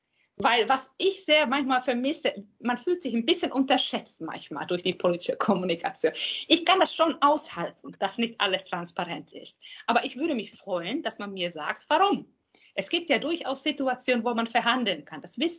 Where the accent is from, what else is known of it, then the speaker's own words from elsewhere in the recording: Finland; Ich stamme ja aus Finnland und da ist es ja bekanntlich so, dass man bestimmte Steuerdaten sind allen öffentlich zugänglich.